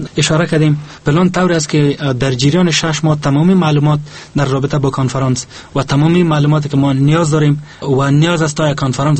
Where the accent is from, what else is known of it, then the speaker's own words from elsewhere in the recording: Afghanistan; ما افغان هستیم